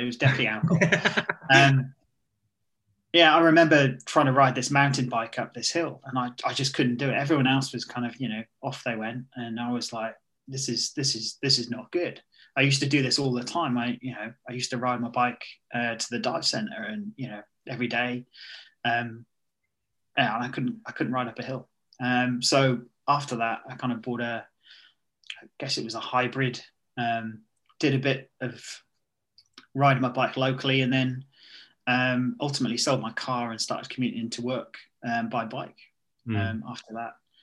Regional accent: St Davids, Wales, United Kingdom; So I'm from St. David's in West Wales, and it's a peninsula.

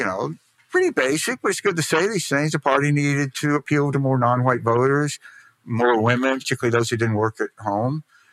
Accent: Mississippi, United States; So, you know, I'm from Mississippi, but still I can do that math.

